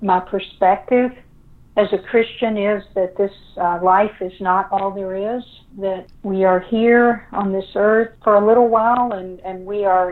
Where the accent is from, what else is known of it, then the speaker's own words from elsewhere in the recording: West Virginia, United States; I grew up in West Virginia, and while we were never poor, both of my parents were from working class homes